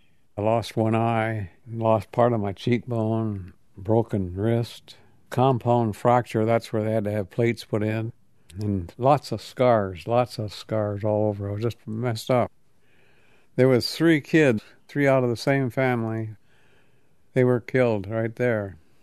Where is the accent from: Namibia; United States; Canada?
United States; Bath, Michigan; I grew up in Bath, Michigan. It was a little farm town, had an elevator, had a little drugstore, and you know everybody within 20 miles.